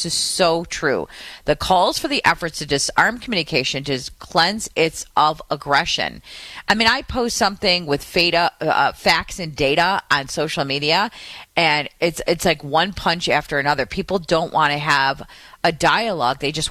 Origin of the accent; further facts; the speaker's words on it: Michigan, United States; here in my home state of Michigan and the Detroit area